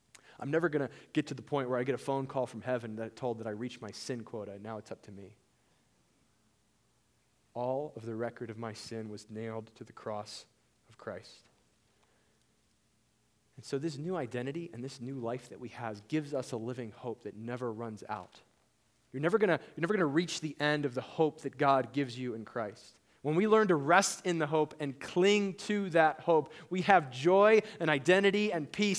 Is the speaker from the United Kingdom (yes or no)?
no; Mexico; There's a guy that I knew growing up in Mexico, who was in a church that we were part of.